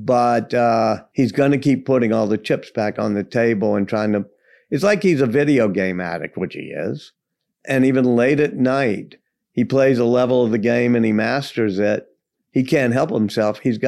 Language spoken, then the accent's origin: English; Louisiana, United States; where I grew up in Louisiana, I had a mentor who said, you know, two types of people come out of Louisiana, preachers and storytellers.